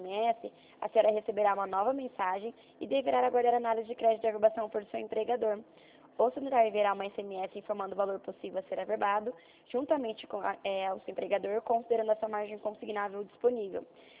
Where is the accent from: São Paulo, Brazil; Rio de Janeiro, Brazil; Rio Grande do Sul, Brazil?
São Paulo, Brazil; Presidente Prudente; Eu sou de Presidente Prudente